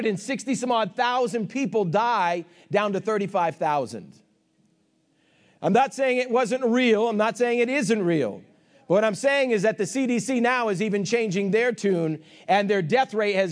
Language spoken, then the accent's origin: English; Boston, Massachusetts, United States; I'm from Boston. I can't say the words.